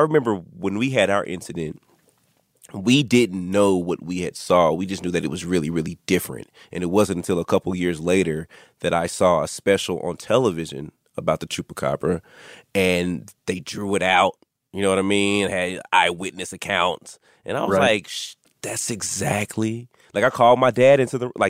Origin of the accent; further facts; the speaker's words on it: Texas, United States; Like I said, I'm from Texas. My grandmother lived in West Texas.